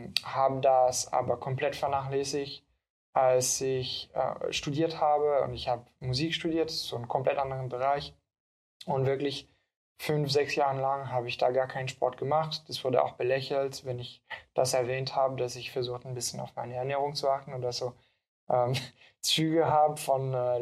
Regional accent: Geneva, Switzerland; German is a second language; now in Berlin, Germany; Nee, ich bin Schweizer. Schweizer, hä? Aus Genf. Deswegen, manchmal muss ich meine Wörter suchen und deswegen habe ich so einen Akzent.

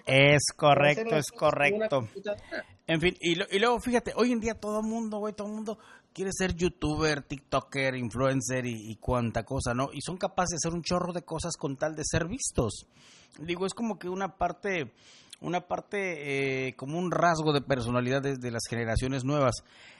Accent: Veracruz, Mexico; venimos del Puerto Jarocho, uno para Playa del Carmen, otro para Tampico

